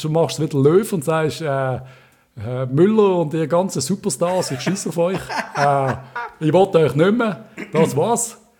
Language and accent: German; Switzerland; dass wir in der Schweiz auch Städte haben. Wir kommen nicht alle aus den Alpen.